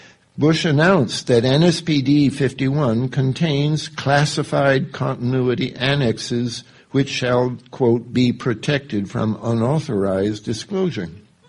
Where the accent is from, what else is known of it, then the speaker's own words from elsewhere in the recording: Canada; I don't know if it's my background as a Canadian